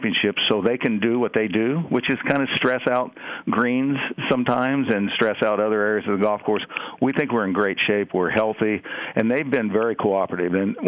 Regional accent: Indiana, United States; So I grew up in Kentuckiana, quite frankly, down at the southern end of the state.

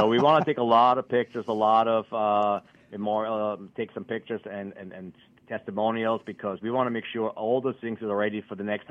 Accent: Austria; accent: funny; now in Hawaii, United States; as you keep a funny accent, yes, I'm from Austria

